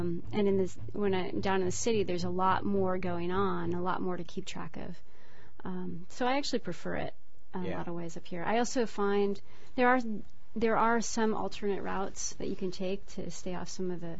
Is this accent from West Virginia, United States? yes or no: no; Eugene, Oregon, United States; moved away; I come from Oregon, in Eugene, Oregon, where everything's pretty much flat, at least in town.